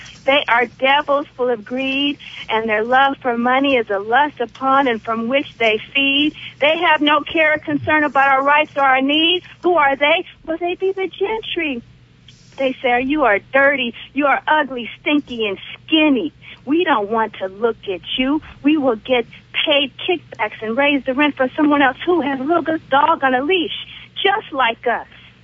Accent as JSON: {"language": "English", "country": "United States", "said": "because I am an American, and USA is controlled by the Klan"}